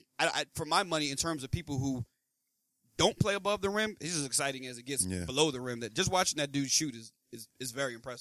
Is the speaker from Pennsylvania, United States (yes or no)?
yes; Philadelphia, Pennsylvania, United States; I was born in Philadelphia, grew up a Philadelphia fan of everything because my older brother was, and that's why I followed.